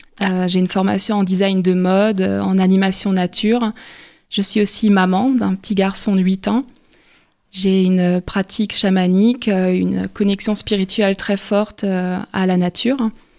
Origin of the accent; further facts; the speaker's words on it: Sélestat, Grand Est, France; born there; je suis née à Célestat. Je vais fêter mes 30 ans cette année.